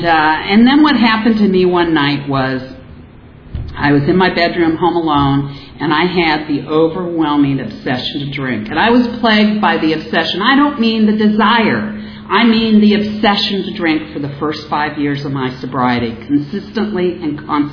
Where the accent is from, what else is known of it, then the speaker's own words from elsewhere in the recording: Ohio, United States; because I grew up in Ohio and they have blue laws